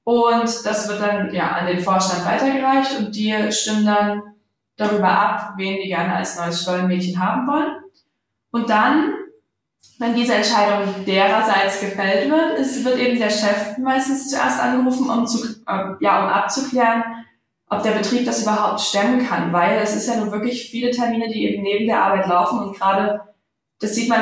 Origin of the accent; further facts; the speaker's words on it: Dresden, Saxony, Germany; Obwohl ich gebürtige Dresdnerin bin